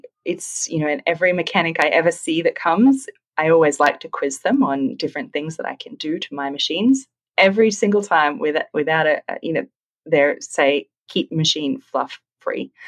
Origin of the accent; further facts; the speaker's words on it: Brisbane, Queensland, Australia; currently I have been teaching them in my hometown here in Brisbane, Australia.